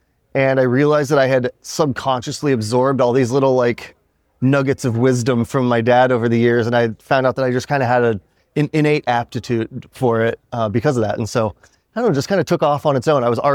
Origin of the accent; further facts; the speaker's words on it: Colorado, United States; also born or lived in Montana; I was born in Montana, raised in the mountains of Colorado.